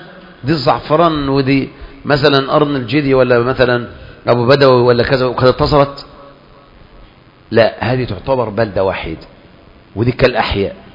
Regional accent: Egypt; ما احنا عندنا في مصر الطرق موجودة كلنا حول وادي النيل

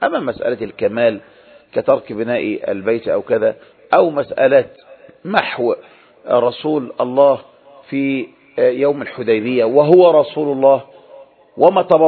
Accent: Egypt; كما نحن عندنا في مصر

